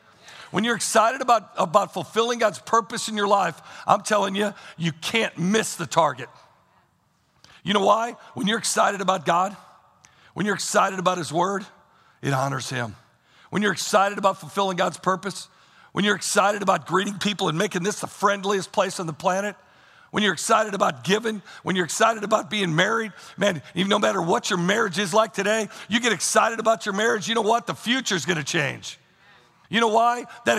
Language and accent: English; St. Louis, Missouri, United States; Where are you from? Just outside St. Louis.